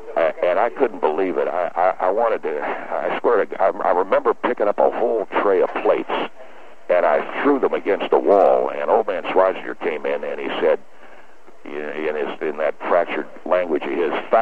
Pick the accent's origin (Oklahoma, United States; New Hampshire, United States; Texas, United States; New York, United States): Texas, United States; Abilene; moved away as an adult; I'm in from Abilene, Texas. I am 18 years of age. I've never been to California